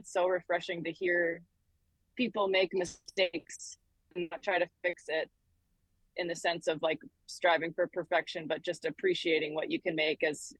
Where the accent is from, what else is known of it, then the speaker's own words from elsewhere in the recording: Minnesota, United States; So yeah, it's kind of impossible for me to separate being a Minnesotan and being a musician because they're just so intertwined.